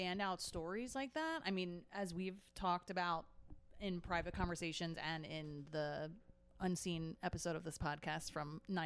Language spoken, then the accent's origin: English; Cherry Hill, New Jersey, United States; I'm a freshman. I'm from Cherry Hill, New Jersey.